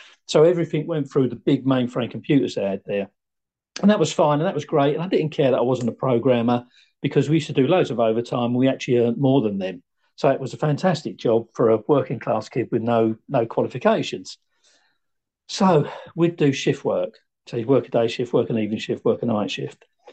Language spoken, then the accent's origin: English; Peckham, London, United Kingdom; born there; I was born in, we can tell by my voice, I was born in Peckham in London, and from a very working class background, never had any money or anything. We had an outside loo and, you know, lived in a slum in the back streets of Peckham, just off the Old Kent Road.